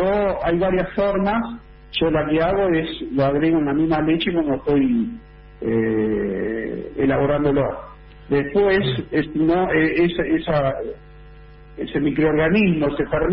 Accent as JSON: {"language": "Spanish", "town": "San Jerónimo Norte", "region": "Santa Fe", "country": "Argentina", "tie": "born or raised there", "lives_now": "Córdoba, Argentina", "said": "Yo soy oriundo de San Jerónimo Norte, provincia de Santa Fe, de ahí me fui a Gualeguaychú, Entre Ríos, de ahí me fui a Catriló, La Pampa, de ahí me fui a Mar del Plata, de Mar del Plata me fui a Trenquelauquen, de Trenquelauquen me vine a Córdoba."}